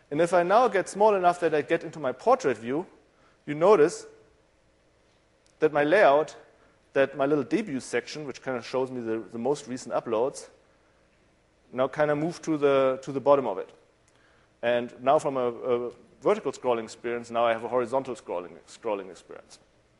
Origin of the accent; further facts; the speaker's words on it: Germany; accent: German; English is a second language; Since you might hear from my accent, I'm German in background, I love this feature because words always tend to be so wonderfully long.